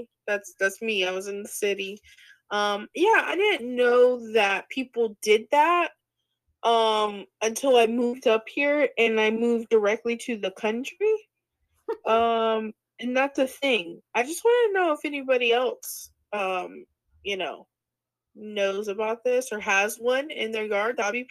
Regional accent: Florida, United States; So, you're from Illinois, I'm from Florida. Okay, I had never seen this until I moved here.

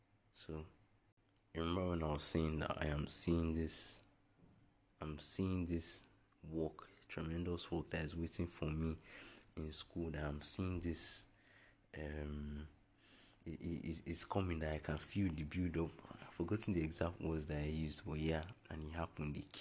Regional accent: Nigeria; Like, always hoping as a Nigerian, because that's like the only thing you have, right?

